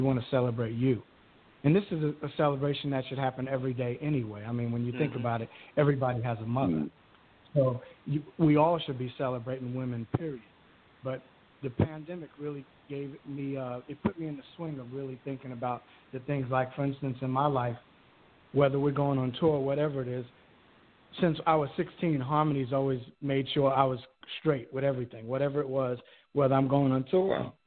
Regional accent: Queens, New York, United States; I grew up in Jamaica, Queens, New York

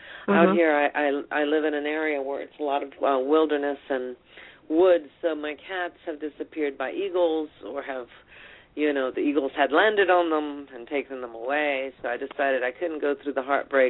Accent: Texas, United States; also born or lived in Germany; I say y'all, I'm originally from the South. I was raised in Texas, born in Germany. My father was in the military, and my mother was a Spaniard

